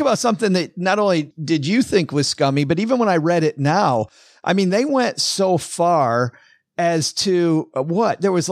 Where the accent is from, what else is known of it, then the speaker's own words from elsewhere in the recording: Detroit, Michigan, United States; now in Texarkana, United States; And it's funny because I'm from Detroit, so I didn't know anything about it.